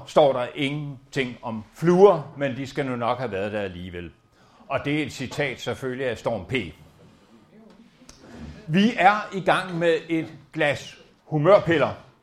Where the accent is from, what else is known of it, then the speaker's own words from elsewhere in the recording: Sakskøbing, Zealand, Denmark; Jeg er student i 74 fra Maribo Gymnasium. Jeg er født og opvokset i Saxkøbing, nabobyen, men da der ikke var noget gymnasium der, så måtte jeg i de 3 år pendle frem og tilbage.